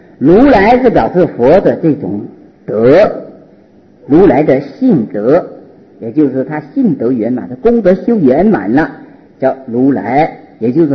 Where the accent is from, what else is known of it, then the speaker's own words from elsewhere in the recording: China; 同志，我们中国人应该讲同志啊，是这么一个通称